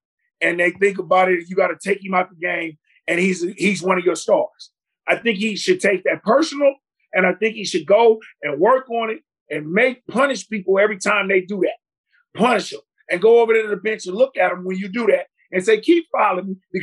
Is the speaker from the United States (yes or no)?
yes; Oakland, California, United States; I'm from Oakland, California, but Seattle is my other hometown.